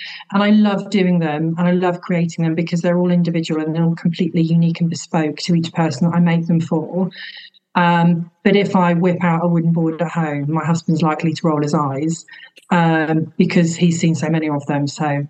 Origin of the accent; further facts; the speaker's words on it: East of England, United Kingdom; I grew up in Norfolk, in a little village on the outskirts of Norwich, which was beautiful but quite rural.